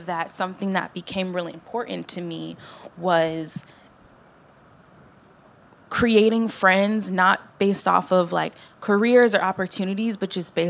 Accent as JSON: {"language": "English", "town": "Buffalo", "region": "New York", "country": "United States", "tie": "born or raised there", "said": "I grew up in Buffalo, New York. I was around in like mostly like white communities."}